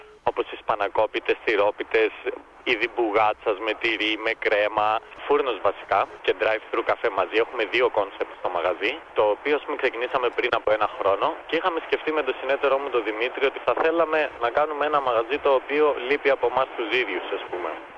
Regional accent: Kavala, East Macedonia and Thrace, Greece; moved away as an adult; Εγώ είμαι προσωπικά από την Καβάλα, αλλά δεν είμαι γεννημένος στην Καβάλα

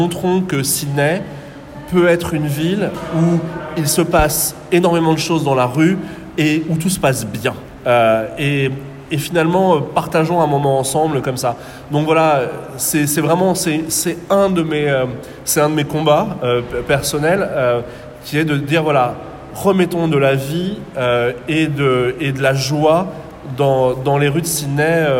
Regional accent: France

